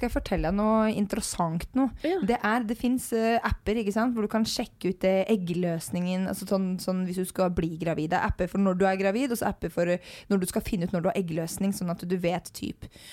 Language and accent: Norwegian; Drammen, Buskerud, Norway; for jeg kommer fra Drammen, ikke noen storby